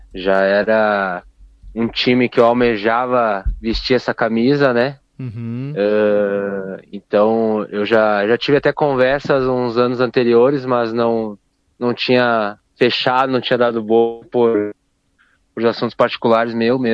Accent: São Francisco de Paula, Rio Grande do Sul, Brazil; Eu sou de São Francisco de Paula, na verdade.

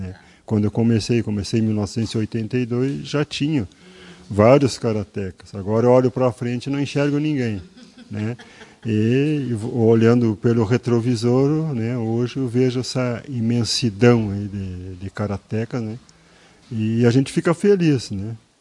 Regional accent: Lavras do Sul, Rio Grande do Sul, Brazil; now in Carazinho, Brazil; Sou natural de Lavras do Sul, lá da fronteira, né? Então, desde 1980, né, estou em Carazinho.

